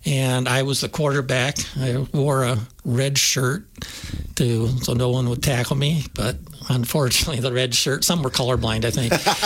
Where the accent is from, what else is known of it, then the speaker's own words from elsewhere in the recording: Darlington, United States; I grew up in Darlington, where football was kind of king. I went to a one-room school.